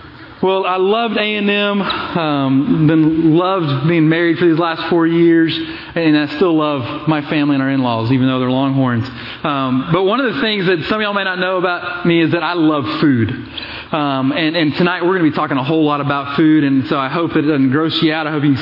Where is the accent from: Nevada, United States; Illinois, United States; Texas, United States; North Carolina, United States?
Texas, United States; Austin; But I grew up in Austin. She grew up here in Dallas.